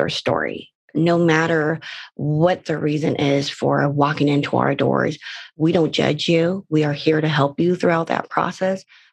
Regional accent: San Diego, California, United States; No, I'm actually from San Diego.

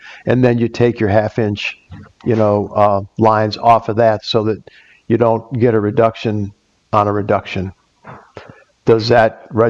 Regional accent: Chicago, Illinois, United States; I came from Chicago, so I'm one of those damn Yankees.

